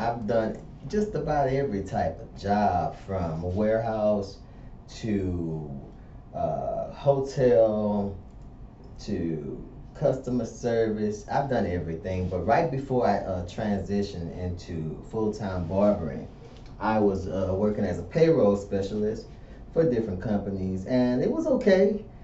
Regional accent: Ville Platte, Louisiana, United States; I'm originally from Ville Platte, Louisiana.

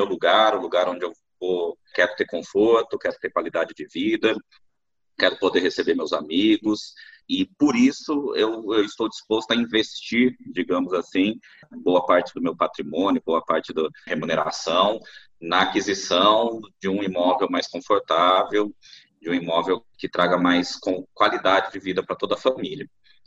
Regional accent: São Paulo, Brazil; Eu fiz curso técnico em edificações lá em São Paulo, eu sou de São Paulo

